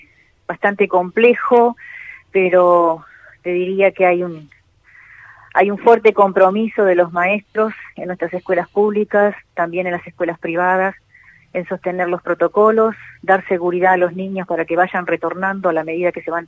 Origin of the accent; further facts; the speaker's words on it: Tacuarembó, Uruguay; soy oriunda de Tacuarembó, toda mi trayectoria en el departamento de Tacuarembó